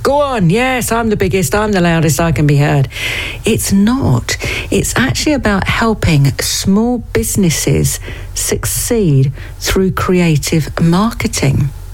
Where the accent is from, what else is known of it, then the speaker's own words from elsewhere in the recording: Princes Risborough, South East England, United Kingdom; I know in Princess Risborough, which is my hometown, there's been a couple of new shops opened up